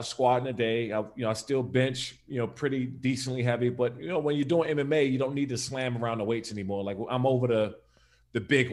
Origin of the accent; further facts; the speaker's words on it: East Coast, United States; now in West Coast, United States; And you know, I'm from the East Coast, so I grew up in the snow.